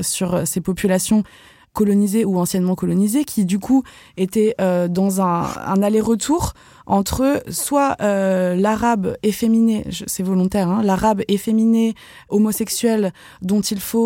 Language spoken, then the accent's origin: French; Pays de la Loire, France; j'étais algérienne. J'ai grandi en France. Parce que j'habitais en Vendée.